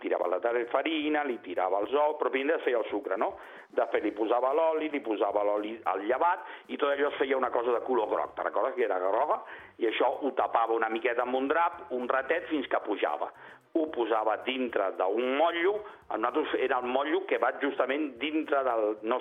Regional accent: L'Hospitalet de Llobregat, Catalonia, Spain; al meu poble hi havia tres fàbriques de gaseosa, Hospitalet, quan jo era petit

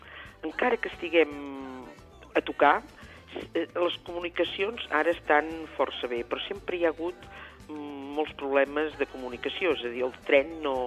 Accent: Granollers, Catalonia, Spain; jo recordo de fa anys anar a Barcelona i d'on ets tu, tal, de Granollers

